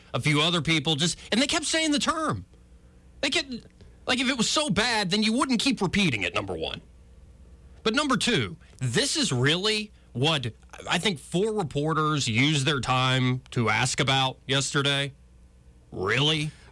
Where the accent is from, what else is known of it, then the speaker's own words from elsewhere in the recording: Alabama, United States; I'm like, "Yeah, I'm from Alabama."